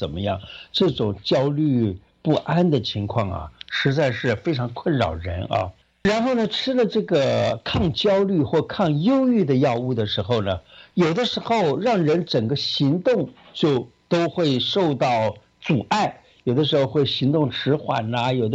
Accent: Taichung, Taiwan; now in Taipei, Taiwan; 因为我以前小的时候是在台中住的，然后呢，到了这个读大学的时候，到了就到台北来读书了。

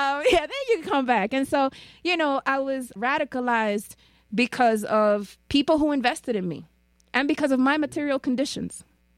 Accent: South Bronx, New York, United States; born there

